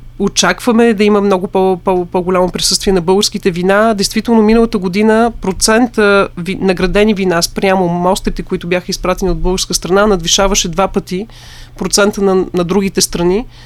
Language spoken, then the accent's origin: Bulgarian; Plovdiv, Plovdiv Province, Bulgaria; Аз съм пловдивчанка и съм много горда с това.